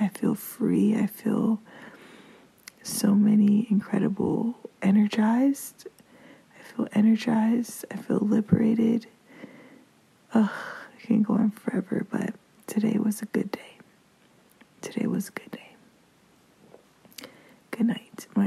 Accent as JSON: {"language": "English", "town": "Miami", "region": "Florida", "country": "United States", "tie": "born or raised there", "said": "So I'm from Miami. I was born here, and I know nothing about Miami culture and all the pockets of town"}